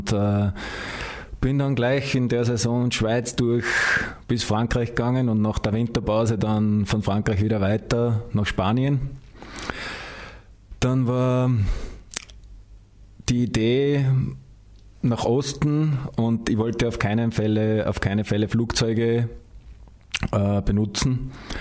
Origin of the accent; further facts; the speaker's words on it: Wachsenberg, Upper Austria, Austria; gehe wirklich zu mir nach Hause, dort, wo ich aufgewachsen bin, ins Mühlviertel nach Wachsenberg.